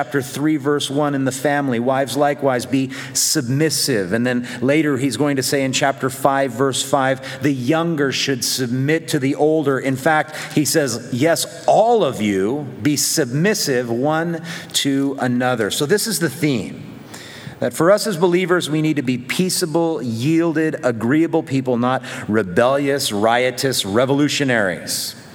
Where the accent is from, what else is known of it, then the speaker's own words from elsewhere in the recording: United States; I don't like to submit because I'm an American and I'm independent.